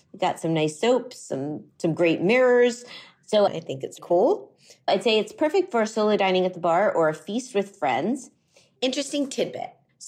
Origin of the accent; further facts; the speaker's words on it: Miami, Florida, United States; That is Coconut Grove, which is near where I grew up in Miami and still where my parents live.